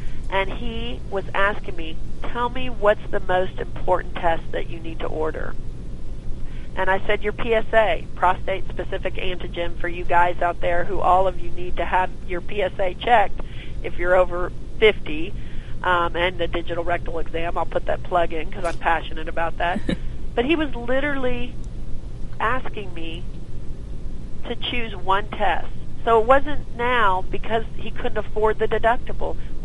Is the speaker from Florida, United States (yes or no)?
no; Texas, United States; I'm from Texas. We are the diabetic capital of the world, you know.